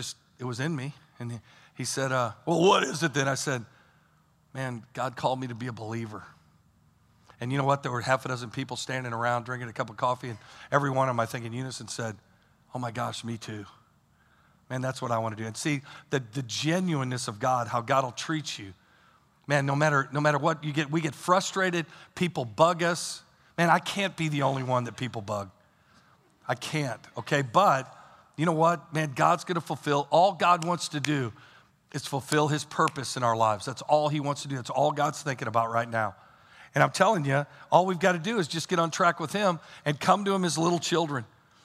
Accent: St. Louis, Missouri, United States; Where are you from? Just outside St. Louis.

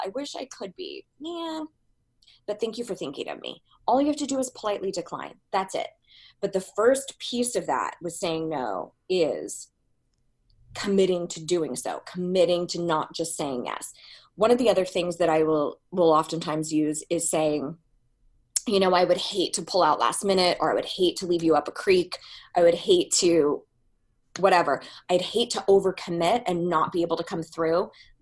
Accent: California, United States; from where I was raised in California, it was being the totally girl.

